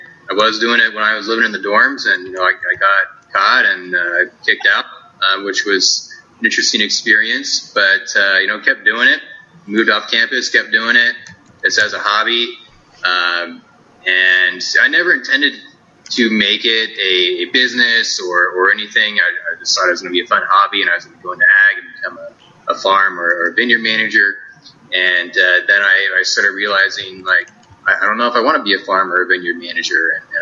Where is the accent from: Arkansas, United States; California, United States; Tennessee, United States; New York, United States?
California, United States; Yeah, so I was born and raised down in Southern California, down in Ventura County, and came up to Cal Poly to go to college.